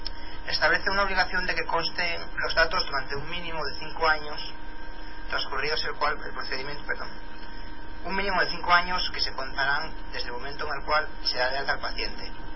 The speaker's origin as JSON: {"language": "Spanish", "region": "Valencian Community", "country": "Spain", "said": "todos los que nos somos de Valencia."}